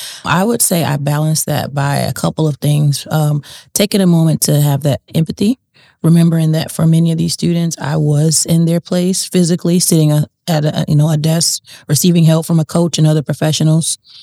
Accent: Tampa, Florida, United States; born and raised in Tampa, and always had a strong support system in my life

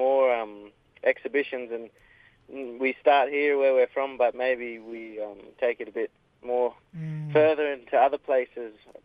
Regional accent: Fingal Head, New South Wales, Australia; I'm from the Bundjalung mob in the Kuchumbara clan down in Finglehead.

